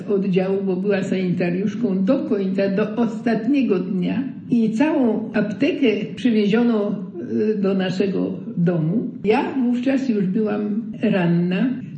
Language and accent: Polish; Zwierzyniec, Lublin Voivodeship, Poland; urodziłam się w Gajówce, tak zwane Dębinki to były nazwa tej gajówki, a następnie po śmierci ojca zostaliśmy w Zwierzyńcu